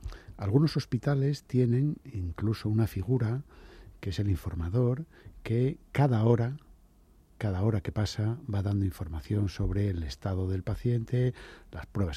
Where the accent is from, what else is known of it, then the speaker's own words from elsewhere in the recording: Asturias, Spain; also born or lived in Galicia; Soy asturiano y viví en Galicia.